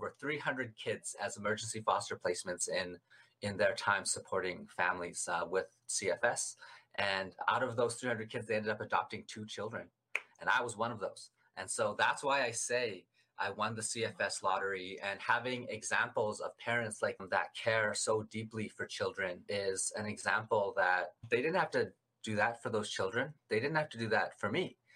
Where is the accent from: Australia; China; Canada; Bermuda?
Canada; Shamattawa First Nation, Manitoba; For me, I'm originally from Shamattawa First Nation, but I call the north end of Winnipeg home.